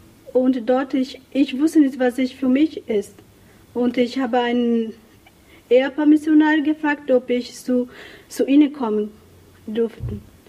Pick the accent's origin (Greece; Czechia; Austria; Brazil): Brazil; German is a second language; now in Germany; ich bin 29 Jahre alt, ich komme aus Brasilien und ich bin Kulin-Indianerin. Ich bin im Dorf geboren und aufgewachsen.